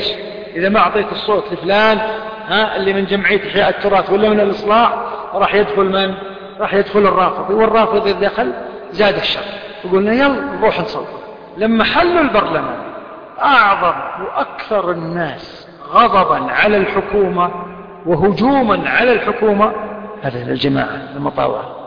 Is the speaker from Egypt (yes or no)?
no; Kuwait; لكن اللي راقبناهم عندنا في الكويت إلى اليوم ما رأينا.